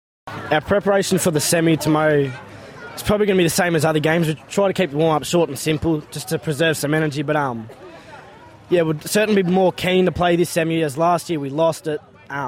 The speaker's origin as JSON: {"language": "English", "town": "Wagga Wagga", "region": "New South Wales", "country": "Australia", "said": "I'm Wiradjuri, and I'm from Wagga Wagga"}